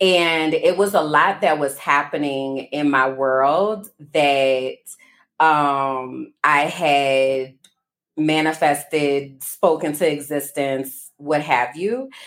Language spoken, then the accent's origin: English; New Orleans, Louisiana, United States; because I'm from New Orleans and we lost all of our pictures and photo albums in Hurricane Katrina.